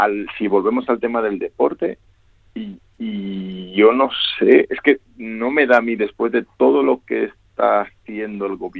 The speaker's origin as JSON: {"language": "Spanish", "country": "Spain", "said": "yo lo palpo como español que trabajo aquí"}